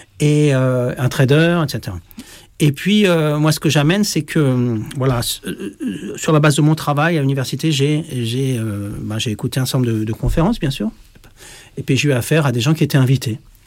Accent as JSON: {"language": "French", "town": "Paris", "region": "Île-de-France", "country": "France", "said": "Alors, je viens de Paris."}